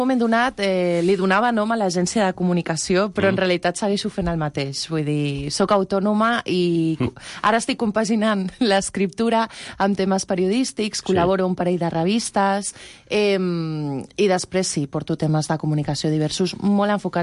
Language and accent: Catalan; Barcelona, Catalonia, Spain; also born or lived in Canary Islands; I des dels 4 anys visc a Barcelona.